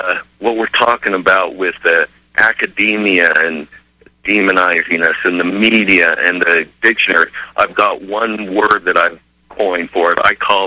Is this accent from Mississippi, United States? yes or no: no; Utah, United States; It was a different feeling and a different spirit back then growing up in Utah.